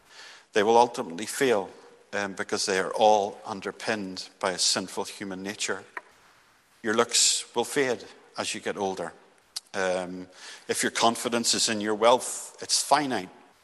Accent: Northern Ireland, United Kingdom; Well, I'm from Northern Ireland. I know more about this than most.

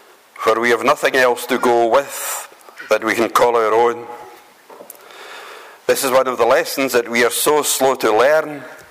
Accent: Motherwell, Scotland, United Kingdom; I was born and brought up in Motherwell.

